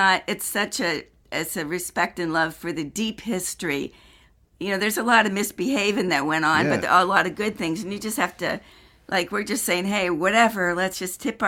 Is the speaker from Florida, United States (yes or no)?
no; New York, United States; And I think also growing up in the Hudson Valley, like you're in the Berkshires on the border of New York and Connecticut, whatever.